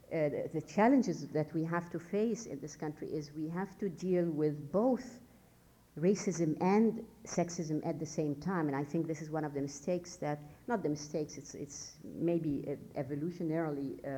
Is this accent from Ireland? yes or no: no; Egypt; I grew up in Egypt. The one who sat next to me in third grade was a Jewish Egyptian. The one who sat next to me the other side was a Coptic, a Christian Egyptian, and I was Muslim Egyptian